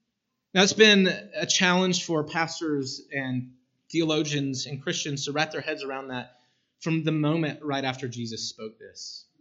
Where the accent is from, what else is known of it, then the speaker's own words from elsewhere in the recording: Texas, United States; Growing up in East Texas, I remember every night laying in my bed, looking up at the corner of my room just above the door and watching this crack begin to grow.